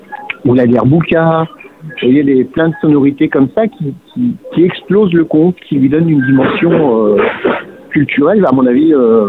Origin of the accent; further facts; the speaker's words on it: Normandy, France; born there; Donc, ma grand-mère était bretonne. Donc, je suis né en Normandie.